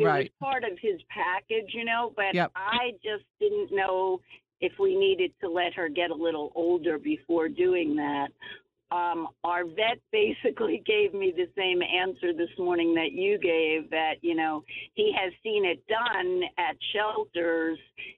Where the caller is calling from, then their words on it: New York, United States; Euland, New York.